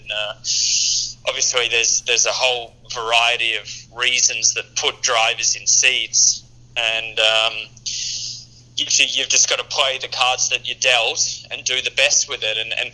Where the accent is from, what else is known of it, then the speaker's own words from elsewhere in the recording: Melbourne, Victoria, Australia; even though I was from Melbourne, where Formula One is, and grew up around that.